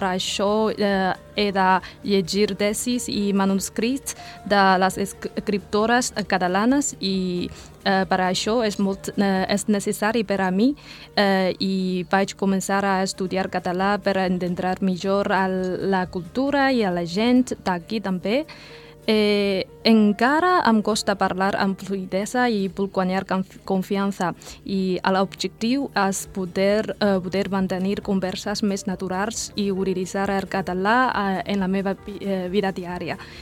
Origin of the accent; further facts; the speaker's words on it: China; Catalan is a second language; soc de la Xina i ara faig un doctorat a la Universitat de Barcelona i sempre m'ha agradat les llengües. Parlo xinès, tibet, espanyol, anglès i uns altres